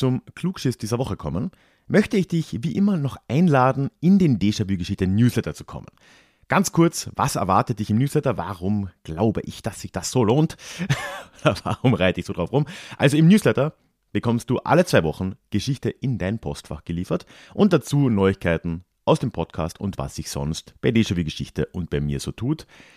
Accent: Lenggries, Bavaria, Germany; Ich komme aber aus Lenggries in Oberbayern.

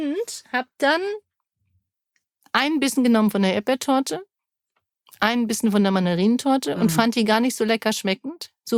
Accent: Germany; Ich bin ja Deutsche und die kennt sich halt nicht so aus, was so üblich ist.

